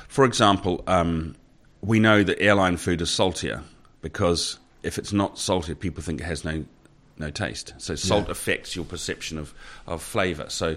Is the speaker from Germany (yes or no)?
no; New Zealand; not just because I'm a Kiwi